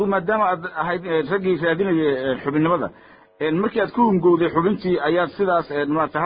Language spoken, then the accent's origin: Somali; Puntland, Somalia; gobolada Puntland baan ka soo jeeday